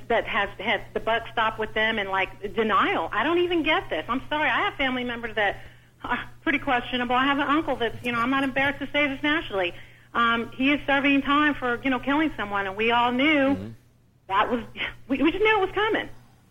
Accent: Texas, United States; As a 49-year-old Mexican woman born and raised in Texas, I'm letting you know that I fear this government right now.

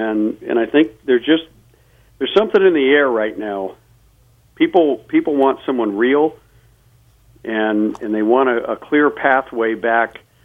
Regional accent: United States; is deeply offensive as an American

